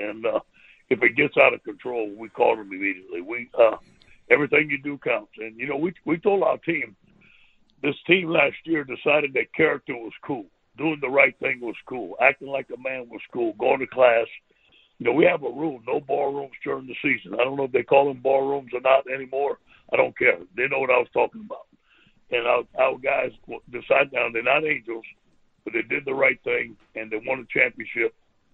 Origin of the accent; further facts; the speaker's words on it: Louisiana, United States; maybe the way I talk, my accent. I'm proud of being a Cajun.